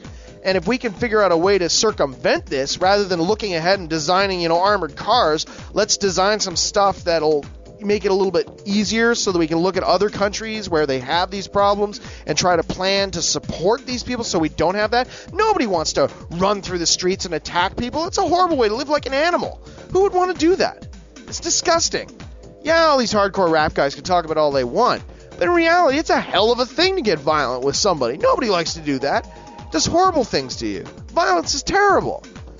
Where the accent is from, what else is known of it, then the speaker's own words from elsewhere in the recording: Canada; Hey, I'm Canadian.